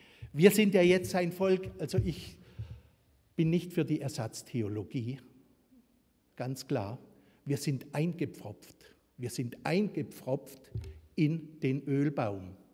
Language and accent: German; Baden-Württemberg, Germany; ich komme aus dem Kraichgau, so aus dem baden-schwäbischen Land.